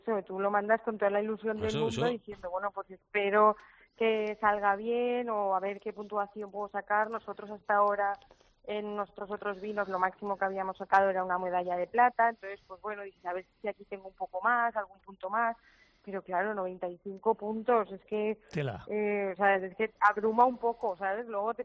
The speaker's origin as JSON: {"language": "Spanish", "region": "Valencian Community", "country": "Spain", "said": "como valencianos"}